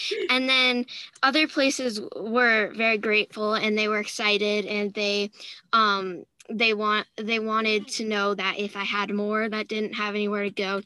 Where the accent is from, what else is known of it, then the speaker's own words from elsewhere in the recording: Boise, Idaho, United States; Like Stephanie said, I'm the founder of Another Helping, and I'm from Boise, Idaho.